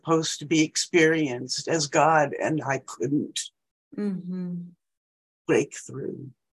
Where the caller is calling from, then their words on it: Atlanta, Georgia, United States; Atlanta, Georgia, in the U.S.